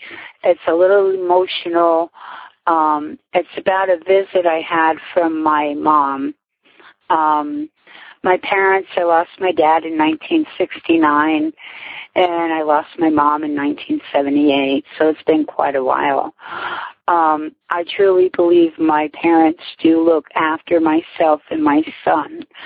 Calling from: Whitehall, Pennsylvania, United States; I'm calling from Whitehall, PA

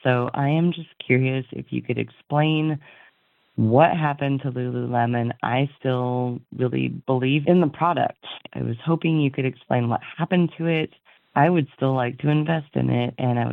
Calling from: Spokane, Washington, United States; I'm calling from Spokane, Washington. It's been about 6 years since I've called in.

